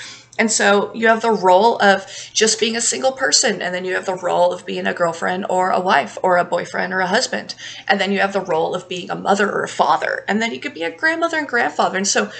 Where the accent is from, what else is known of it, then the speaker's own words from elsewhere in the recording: Nevada, United States; I am a woman. I am from Nevada.